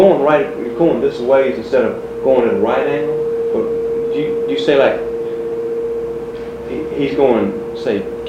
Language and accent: English; Suwanee, Georgia, United States; No, I'm from Swanee, Georgia, which is as small as DeSoto